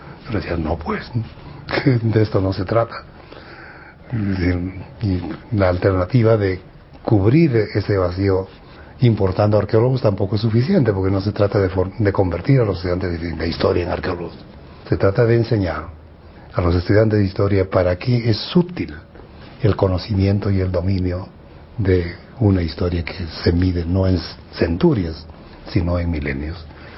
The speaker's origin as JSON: {"language": "Spanish", "region": "Lima", "country": "Peru", "tie": "born there", "said": "Yo nací en Lima, formalmente. Pero nací en Lima porque ahí estaban los servicios médicos más adecuados para que naciera sin problemas. Digo referencia de origen jauja."}